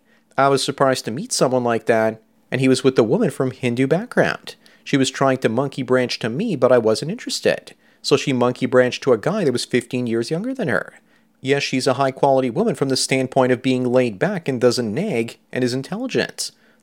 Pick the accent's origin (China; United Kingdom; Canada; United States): Canada; Then you as a Pakistani guy growing up in a predominantly Western community will usually be accepted, and people won't see you all that differently than the so-called heritage Canadians. That was my experience growing up.